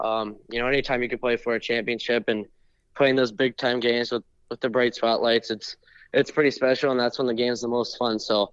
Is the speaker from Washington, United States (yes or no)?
no; Pittsburgh, Pennsylvania, United States; growing up in Pittsburgh, he was a guy that, I watched.